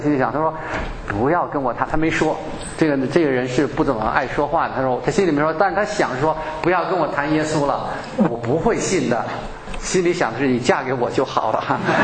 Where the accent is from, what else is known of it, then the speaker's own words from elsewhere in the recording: Beijing, China; 那个时候就像我是北京人啊，我们那个我小时候那个年代